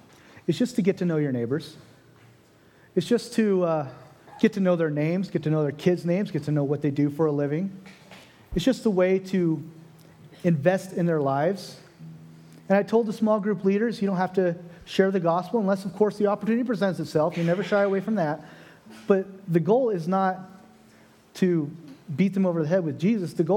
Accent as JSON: {"language": "English", "region": "Oregon", "country": "United States", "said": "you're an Oregonian and you meet another Oregonian, you can be in New York, you're like, yeah, brother, we're from Oregon."}